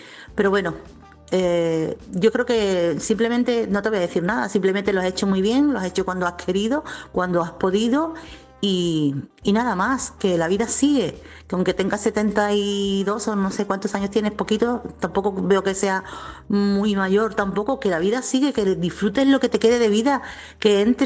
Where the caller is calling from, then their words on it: Chiclana de la Frontera, Andalusia, Spain; corresponsal de Chiclana.